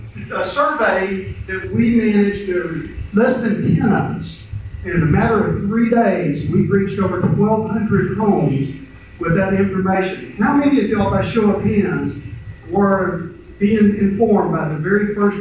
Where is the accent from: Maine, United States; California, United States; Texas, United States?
Texas, United States; Austin; I'm a fourth or fifth generation native Austinite. I grew up out here on the Highland Lakes.